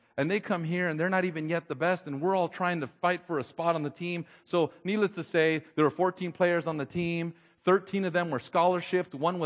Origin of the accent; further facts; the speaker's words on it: Texas, United States; also born or lived in Coachella, California; growing up in Texas, and then for a little while in the desert of Southern California in the city of Coachella before it was the concerts.